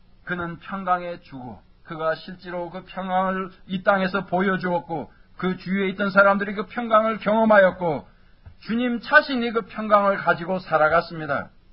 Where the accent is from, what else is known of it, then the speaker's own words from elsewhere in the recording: South Korea; 이것은 우리가 한국 사람으로서 참으로 그 정서가 비슷한 점을 봅니다.